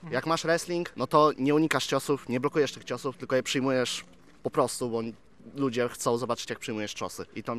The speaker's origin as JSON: {"language": "Polish", "town": "Kamienna Góra", "region": "Lower Silesian Voivodeship", "country": "Poland", "said": "z Kamiennej Góry"}